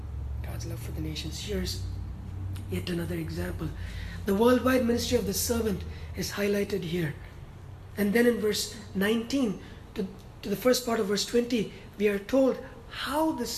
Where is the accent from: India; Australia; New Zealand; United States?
India; growing up in India, I lost my father at an early age